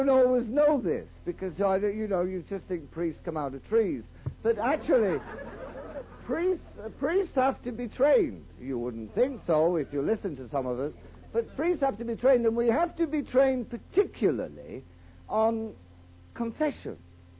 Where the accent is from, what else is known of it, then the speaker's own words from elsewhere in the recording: England, United Kingdom; you know I'm from England. You can tell the way I speak.